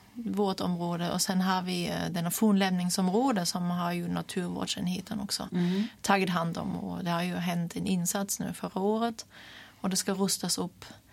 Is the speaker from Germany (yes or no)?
yes; Hamburg, Germany; Swedish is a second language; moved away as an adult; now in Sweden; Som ni kan höra, jag är född i Tyskland och vuxen där. Jag är 36 år, född i Hamburg och utbildade mig först på en skogsbruksgymnasium. Och sen vidare gick jag civilingenjörslinjen Trigård i Tyskland. Och sen flyttade jag hit 2006